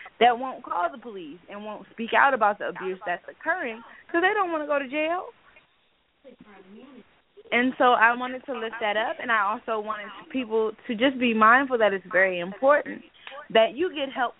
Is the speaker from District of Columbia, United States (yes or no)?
yes; Washington, District of Columbia, United States; In my hometown of D.C., they have a practice that they can arrest both parties.